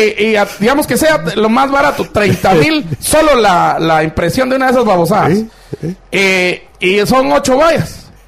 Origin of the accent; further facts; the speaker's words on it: Chimaltenango, Guatemala; Fíjate que un payaso se tiró allá en mi pueblo, en Chimaltenango.